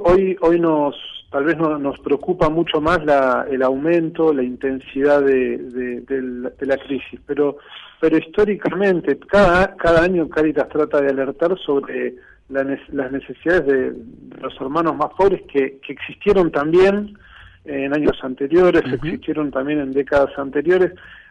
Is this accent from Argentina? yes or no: yes; Argentina; nuestro pueblo, el pueblo que somos, el pueblo argentino.